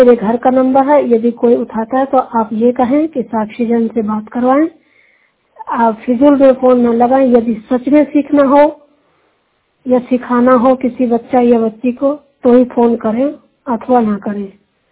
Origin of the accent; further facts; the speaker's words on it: Chhatarpur, Madhya Pradesh, India; मैं डिस्ट्रिक्ट छतरपुर से बिलोंग करती हूँ, फ्रॉम MP।